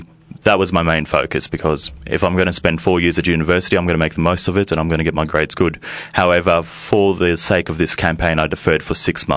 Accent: Warragul, Victoria, Australia; born there; I was born in Warragul, interestingly enough. So that's in the Gippsland area.

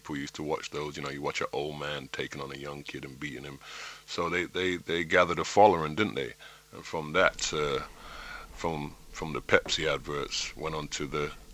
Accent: East Coast, United States; Well, going out to LA was a big event for me. I was from the East Coast and never really went.

